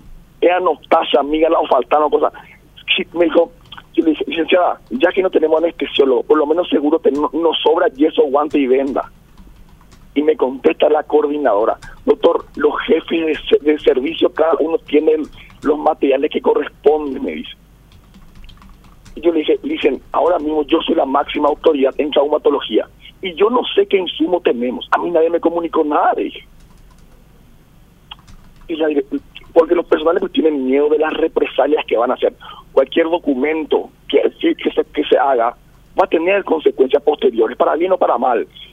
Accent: Paraguay; como ciudadano, como paraguayo

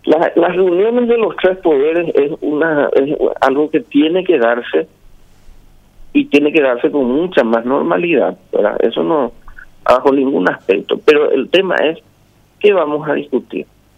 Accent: Paraguay; como paraguayo

